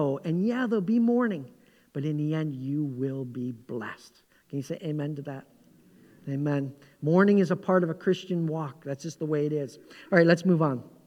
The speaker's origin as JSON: {"language": "English", "country": "Canada", "tie": "born or raised there", "moved": "as an adult", "said": "So I came from Canada, lived there the first half of my life. I was about 30 years old, actually, when I moved here."}